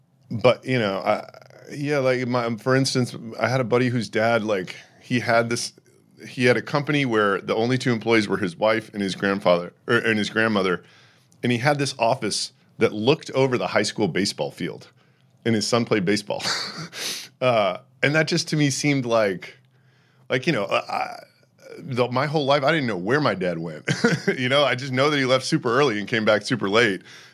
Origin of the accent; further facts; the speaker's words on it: Houston, Texas, United States; And I grew up in Houston, Texas, you know, no real drama there. It was kind of my boring childhood, you know.